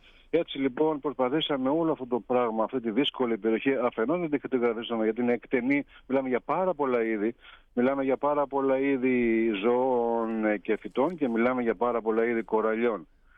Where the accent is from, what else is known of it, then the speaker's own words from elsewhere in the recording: Ikaria, North Aegean, Greece; Δηλαδή, στο νησί μου την Ικαρία λένε ότι τη θάλασσα δεν γνωρίζουμε μέχρι τους αστράγαλους.